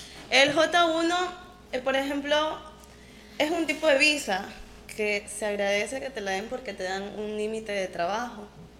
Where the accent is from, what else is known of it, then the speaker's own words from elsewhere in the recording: Quevedo, Los Ríos, Ecuador; soy de Ecuador, soy de la costa, soy